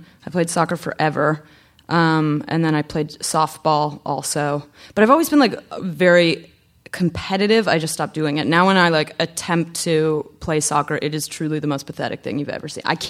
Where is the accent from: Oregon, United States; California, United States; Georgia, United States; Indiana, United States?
California, United States; Los Angeles; my mother was also born and raised in Los Angeles and we're like a very anti-Valley family for some reason